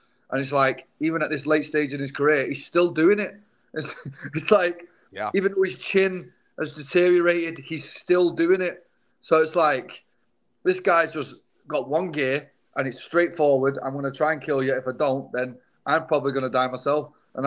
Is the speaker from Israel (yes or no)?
no; Manchester, North West England, United Kingdom; growing up in England and Manchester